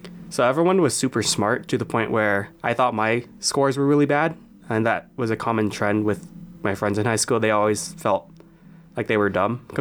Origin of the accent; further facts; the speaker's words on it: Westminster, California, United States; I'm from Southern California, Orange County. So I live near Disneyland and every now and then I could see fireworks for free.